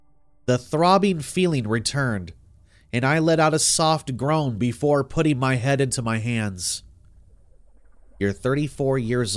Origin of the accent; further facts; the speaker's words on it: Portsmouth, New Hampshire, United States; moved away as an adult; I'm originally from New England, having been born in Portsmouth, New Hampshire. When I graduated high school, I decided that I didn't want to spend my entire life living in the same area I had been born in.